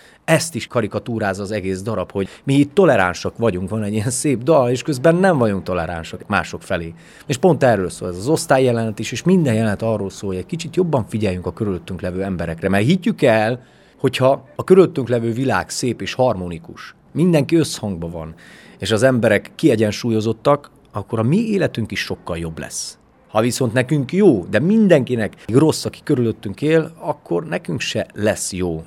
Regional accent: Transylvania, Romania; Erdély magyarként ezt tapasztaltuk

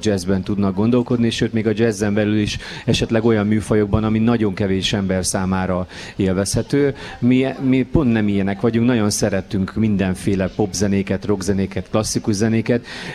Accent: Hungary; ez nagyon hiteles megint csak, hiszen magyarok vagyunk, és ő meg nagyon-nagyon fontos magyar zeneszerző

